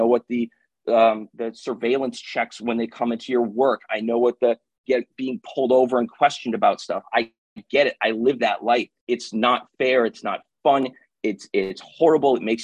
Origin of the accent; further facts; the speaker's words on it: New England, United States; I'm from the New England area, so I'm not familiar with the circumstance that her son is unfortunately involved in.